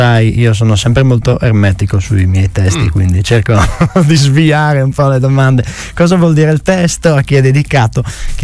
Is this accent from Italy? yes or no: yes; Bordano, Friuli-Venezia Giulia, Italy; also born or lived in Gemona; io sono di Bordano, mezzo e mezzo, mezzo Bordano, mezzo Gemona, gli altri sono quasi tutti di Gemona, a parte due di Artegna.